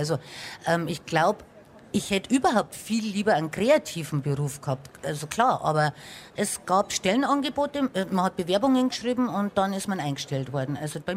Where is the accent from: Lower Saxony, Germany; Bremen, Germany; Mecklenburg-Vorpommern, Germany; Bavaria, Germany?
Bavaria, Germany; Oberammergau; Ich bin groß geworden in Oberammergau, das ist ein bisschen größer und natürlich auch sehr touristisch und so. Aber ich wohne jetzt also in einem deutlich kleineren Dorf, also da ist Niederkaltenkirchen schon fast eine Großstadt dagegen. Also wir haben 140 Einwohner.